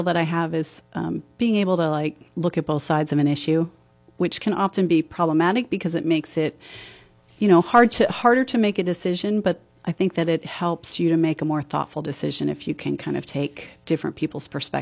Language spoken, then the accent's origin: English; Butler, United States; Well, I am a native of Butler. I've been living here my whole life. I was born in Meridian.